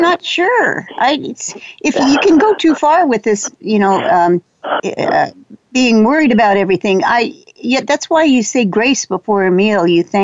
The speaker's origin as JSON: {"language": "English", "region": "Texas", "country": "United States", "said": "I'm a Texan, you know, we don't want to do that."}